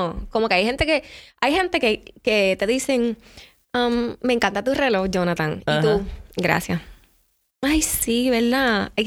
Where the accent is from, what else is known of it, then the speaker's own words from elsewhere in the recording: Cagua, Puerto Rico; Yo soy de Cagua y estudiar en Santurce